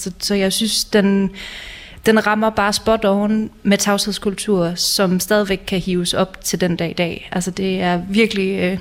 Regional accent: Herning, Central Denmark Region, Denmark; Det er åbenbart ikke noget til Herning, der hvor jeg er opvokset

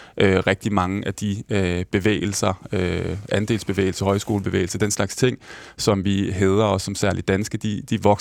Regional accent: Albertslund, Capital Region of Denmark, Denmark; jeg er vokset op i Albertslund, i forstad til København, uden kendskab til landet, landbrug eller landbrugskultur

